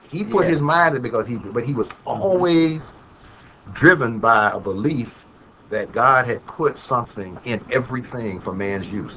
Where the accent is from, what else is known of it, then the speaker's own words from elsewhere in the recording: Montgomery, Alabama, United States; because I grew up in Montgomery, and it's only, mm-hmm. you know, a few minutes from Tuskegee.